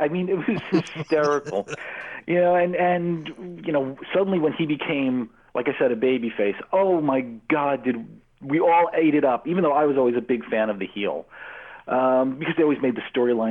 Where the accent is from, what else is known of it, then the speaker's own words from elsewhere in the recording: New York, United States; And again, because I'm from New York, the only thing that we had at the time was the WWWF.